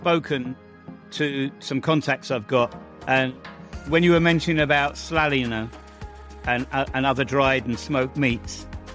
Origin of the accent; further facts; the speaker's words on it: United Kingdom; because it is a United Kingdom, and we are British people.